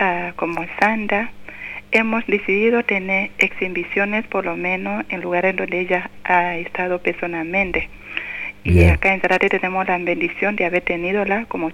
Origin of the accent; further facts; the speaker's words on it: Kenya; De Kenia.